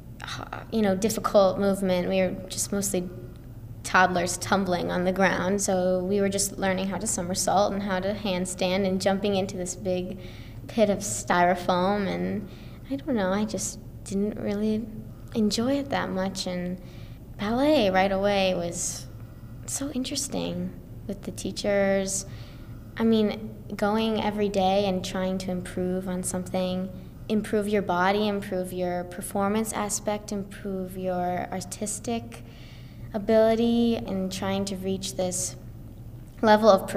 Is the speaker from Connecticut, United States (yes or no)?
yes; West Hartford, Connecticut, United States; I'm 17. I grew up in West Hartford, and I was fortunate enough to study in one of the strongest dance schools in Connecticut, the Hart School.